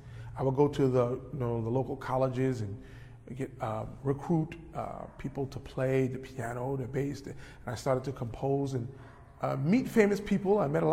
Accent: Chicago, Illinois, United States; you know, I'm from Chicago. I was born in Chicago, on the west side of Chicago, in a pretty rough neighborhood, you know? A very rough neighborhood.

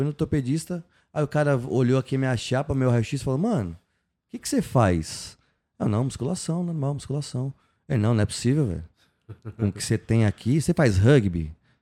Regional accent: Santos, São Paulo, Brazil; Outro dia tava em Santos, eu sou de Santos.

